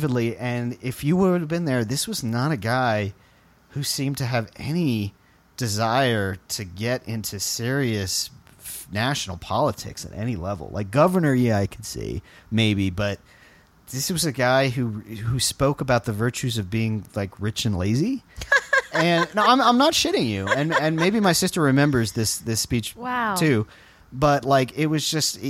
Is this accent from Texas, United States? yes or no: no; Miami, Florida, United States; I'm from Miami, and Jeb Bush lived in an area of suburban Miami called Pinecrest